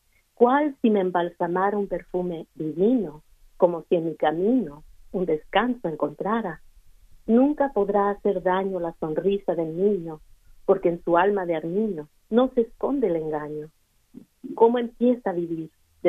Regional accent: California, United States; como artista chicana, mestiza, fronteriza de California

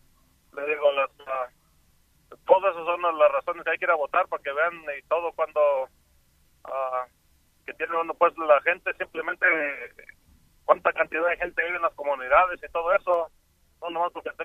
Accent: Mexico; muchos luego como todo el tiempo ya es como latinos, como mexicanos que somos

